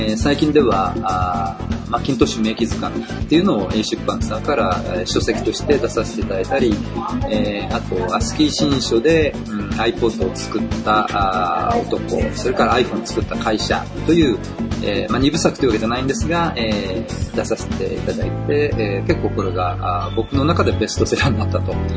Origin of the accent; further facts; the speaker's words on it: Tokyo, Japan; also born or lived in Chiba; で、まああのずっと東京いまして、まあ高校も都立の高校だったんですけども